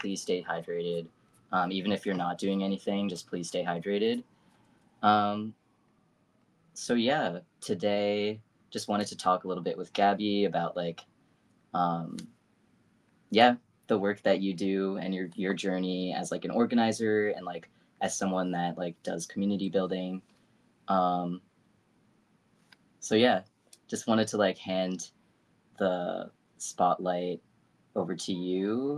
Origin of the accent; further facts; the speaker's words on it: New York, United States; I grew up in New York. I like don't have the experience of growing up like necessarily like in other parts of America.